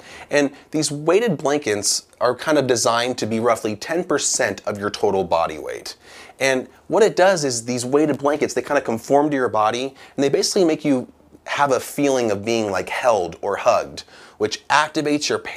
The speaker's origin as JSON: {"language": "English", "town": "Seattle", "region": "Washington", "country": "United States", "said": "Since I'm from Seattle, it tends to rain a lot. So to me, it just puts me back at home."}